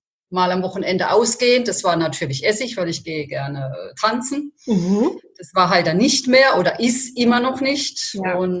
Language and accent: German; Rhineland-Palatinate, Germany; also born or lived in Italy; Ich werde jetzt 54 in den nächsten 2-3 Wochen und wohne in Süddeutschland bei Karlsruhe, aber auf der Pfälzer Seite, Rheinland-Pfalz. Hier bin ich auch zur Schule gegangen, aufgewachsen, arbeite hier und lebe hier schon seit 40, fast 50 Jahren.